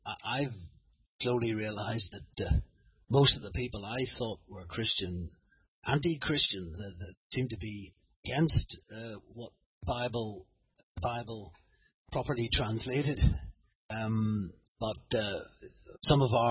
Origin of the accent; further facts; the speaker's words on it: Northern Ireland, United Kingdom; I was brought up in Ulster, rarely ever met Scotsman, let alone a Frenchman, let alone a Romanian.